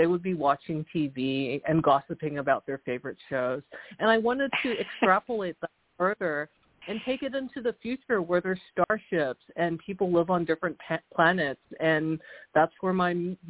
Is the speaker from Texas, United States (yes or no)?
yes; Houston, Texas, United States; born there; also born or lived in South Korea; I was born in Houston. I'm Korean-American, but my parents are Korean, and they were homesick for Korea, so we actually sort of bounced back and forth between Texas and South Korea, which are, as you might imagine, two very, very different cultures.